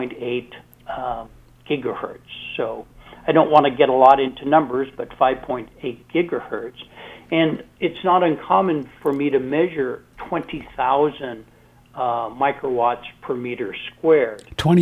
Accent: Las Vegas, Nevada, United States; I'm from Las Vegas. I'm headquarters in Las Vegas.

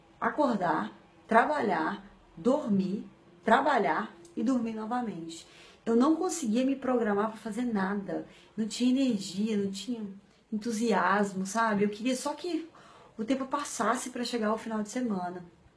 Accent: Portugal; sou português.

